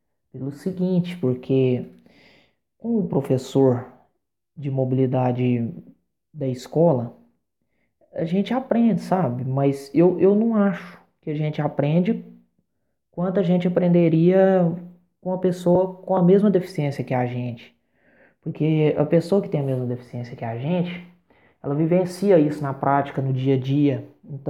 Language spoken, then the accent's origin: Portuguese; Monte Carmelo, Minas Gerais, Brazil; Sou aqui do Triângulo Mineiro, Monte Carmelo, fica próximo de Uberlândia.